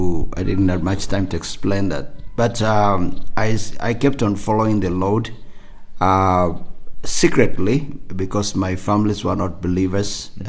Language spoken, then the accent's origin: English; Marsabit, Marsabit County, Kenya; I'm from Marsabit. I was born and raised in this part of Kenya. I grew in a village. Actually, we're sitting in the village where I grew up. Mm-hmm. And grew as a person who didn't know the Lord. My family were not believers. They were not Christians.